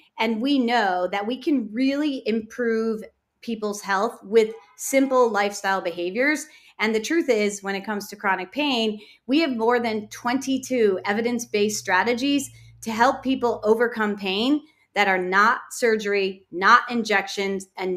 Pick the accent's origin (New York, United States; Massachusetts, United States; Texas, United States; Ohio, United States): New York, United States; Buffalo; I'm actually from Buffalo, New York. So the land of snow, which we love and enjoy.